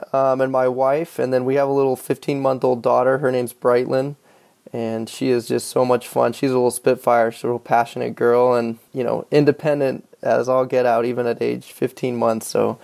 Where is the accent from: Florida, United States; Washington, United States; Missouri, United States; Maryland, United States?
Washington, United States; I grew up in Washington State and always wanted to go to California.